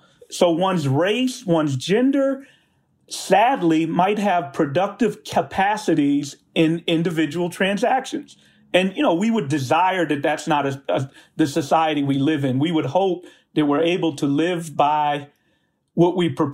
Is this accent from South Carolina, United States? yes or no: no; Brooklyn, New York, United States; I mean, I grew up in Bedford-Stuyvesant. We did not have silver spoons, but, you know, they were working class individuals.